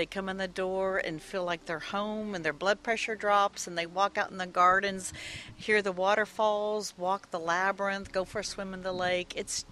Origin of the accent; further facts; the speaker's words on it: Pocahontas, Arkansas, United States; born there; also born or lived in Dallas; I actually was born in Pocahontas, Arkansas